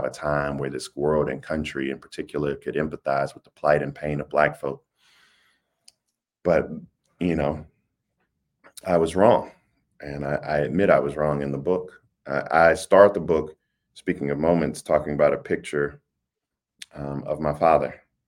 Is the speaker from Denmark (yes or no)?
yes; Denmark; I'm from Denmark. We got three stoplights and a blinking light, so I might have mauled that word.